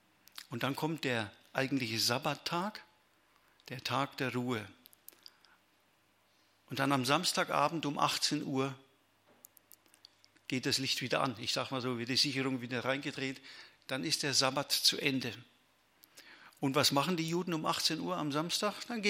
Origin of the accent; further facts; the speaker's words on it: Cape Town, Western Cape, South Africa; now in Reiskirchen, Germany; wo kommen Sie her? Aus Kapstadt. Oh, wie kommt man von Kapstadt nach Reiskirchen?